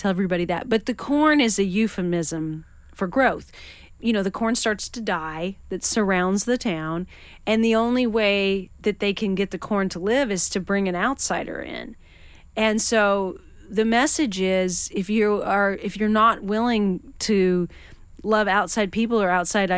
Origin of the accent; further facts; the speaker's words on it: Washington, United States; You know, growing up in Western Washington, I grew up not seeing the sun.